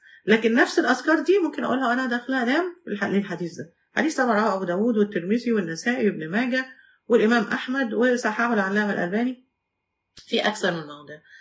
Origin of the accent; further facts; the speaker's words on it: Egypt; زي جبل مقطم كده عندنا في مصر، حاجه ضخمه جدا جدا